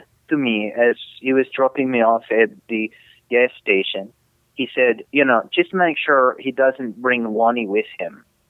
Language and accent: English; Sweden; when I'm in the States, it's like, oh, hi, I'm from Sweden.